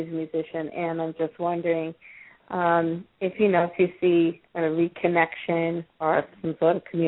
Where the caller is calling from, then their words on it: Everett, Massachusetts, United States; I'm calling from Everett.